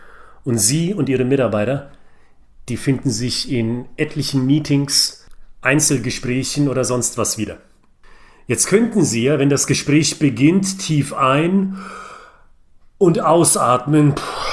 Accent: Frankfurt, Hesse, Germany; ich bin ein Frankfurter Bub.

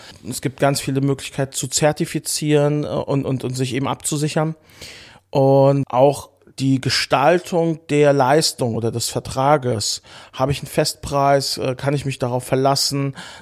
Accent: Frankfurt am Main, Hesse, Germany; ich komme ja ursprünglich aus Frankfurt am Main und aus dem Taunus

